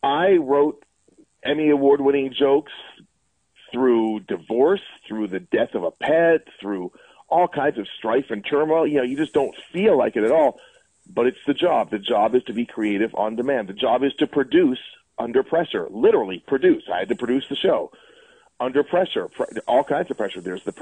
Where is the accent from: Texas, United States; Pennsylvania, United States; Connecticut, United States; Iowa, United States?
Pennsylvania, United States; Lancaster; moved away as an adult; It's the first job I had out of college in my hometown, as you said, of Lancaster, Pennsylvania, Amish country.